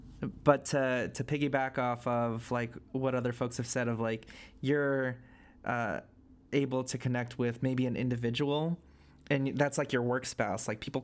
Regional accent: Philippines; like having Filipino friends is great as a Filipino because they just understand.

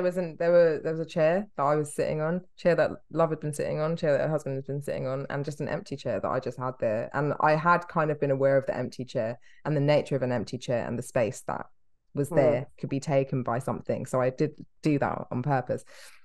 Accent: Peckham, London, United Kingdom; I never had the experience of going camping or being outside in the dark ever because I was from Peckham.

